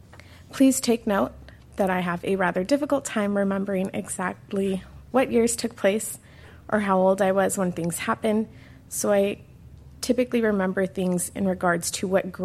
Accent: Pomona, California, United States; born there; I was born in Pomona.

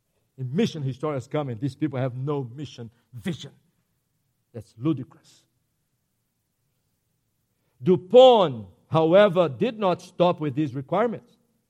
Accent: Brazil; English is a second language; These were the first Reformed Protestant martyrs in my home country, Brazil.

